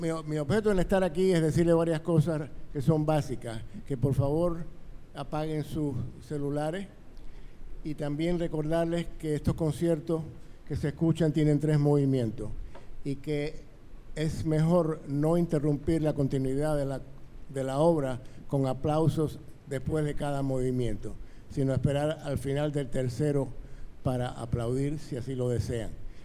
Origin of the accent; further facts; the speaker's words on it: Cuba; Yo soy cubano y me encanta la idea de que mis alumnos toquen en Cuba